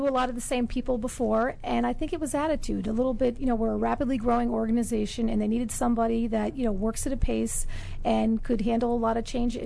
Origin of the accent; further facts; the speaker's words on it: Connecticut, United States; I grew up in Connecticut, and with a family, I had five brothers and sisters